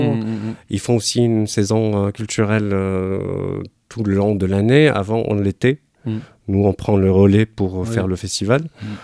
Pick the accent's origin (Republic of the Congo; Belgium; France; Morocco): Morocco; moved away as an adult; Alors, je suis d'origine marocaine. J'ai quitté le Maroc après avoir obtenu un diplôme en ingénierie et gestion des entreprises.